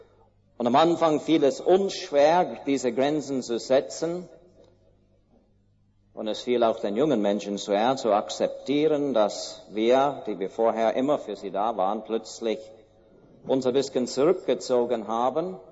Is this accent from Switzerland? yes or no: no; Canada; Ich bin in den Kriegsjahren geboren, bin in Kanada aufgewachsen.